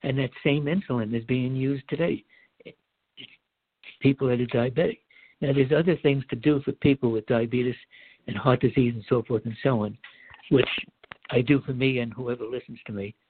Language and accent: English; United States; When I was a kid growing up in America, there was hardly anyone with cancer, believe it or not.